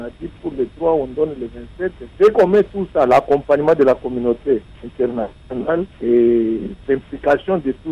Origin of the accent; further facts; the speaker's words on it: Kasaï, DR Congo; pas parce que je suis du Kassai.